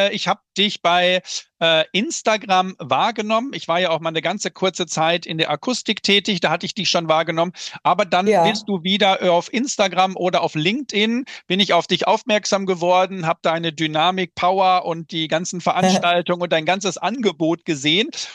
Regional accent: Bielefeld, North Rhine-Westphalia, Germany; 44 Jahre alt, aus Bielefeld.

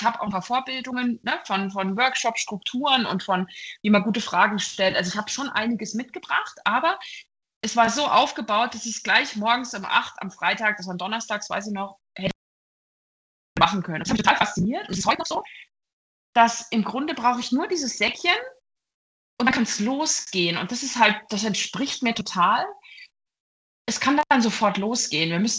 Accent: East Germany, Germany; Durch meine Kindheit in der DDR.

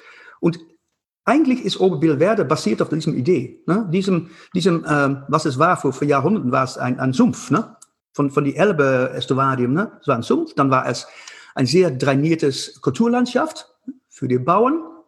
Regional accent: Netherlands; German is a second language; Ich komme aus Holland und Wasser ist in unserer DNA.

